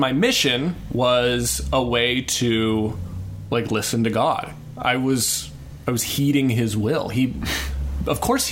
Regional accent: United States; As an American, you're just not completely used to just seeing boobs.

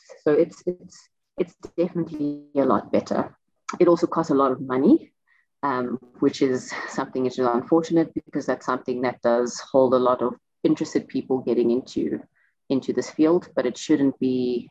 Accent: South Africa; but we're in South Africa. That's not going to happen. I'm not going to go to NASA as a South African.

